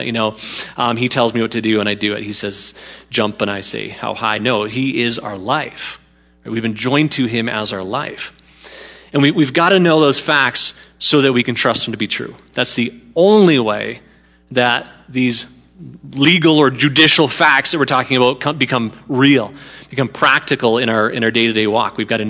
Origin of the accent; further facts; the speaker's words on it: Canada; many of you know, I am a Canadian citizen. My family are all Canadian citizens